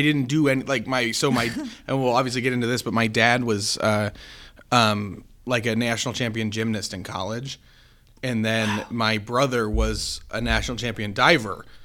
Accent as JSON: {"language": "English", "region": "Colorado", "country": "United States", "also_born_or_lived": "Iowa", "said": "But I'm from Colorado."}